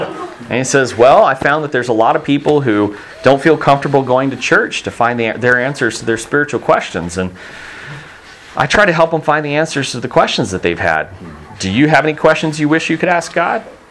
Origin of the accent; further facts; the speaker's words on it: Singapore; I grew up in Singapore.